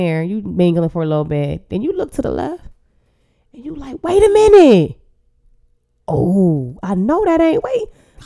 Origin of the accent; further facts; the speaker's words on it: Columbus, Ohio, United States; Okay, because I'm from Columbus, Ohio, and that White Castle after the club, it pops.